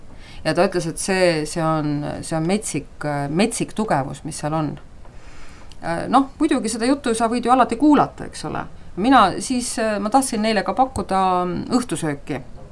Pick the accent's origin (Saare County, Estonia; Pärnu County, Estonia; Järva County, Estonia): Järva County, Estonia; Paide; ma hakkasin vaikselt siis rääkima, et ma olen Paidest.